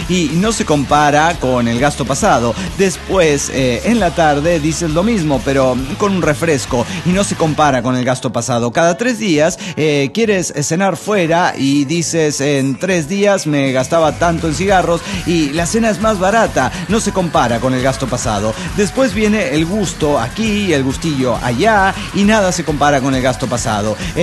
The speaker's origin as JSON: {"language": "Spanish", "region": "Puebla", "country": "Mexico", "said": "de Puebla."}